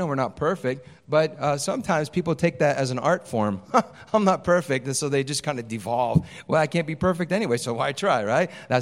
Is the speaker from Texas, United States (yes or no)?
no; Chicago, Illinois, United States; born there; Now, I was born in Chicago. Now, I returned to Chicago, went back to Chicago